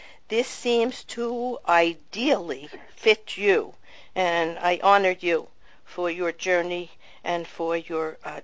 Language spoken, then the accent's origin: English; Sheepshead Bay, New York, United States; I grew up near there in Sheepset Bay.